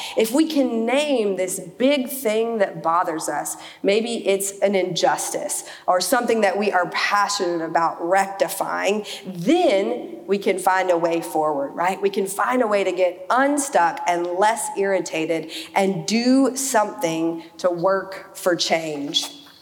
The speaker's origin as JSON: {"language": "English", "town": "Birmingham", "region": "Alabama", "country": "United States", "tie": "born or raised there", "said": "a short trip to my house where I grew up in Birmingham"}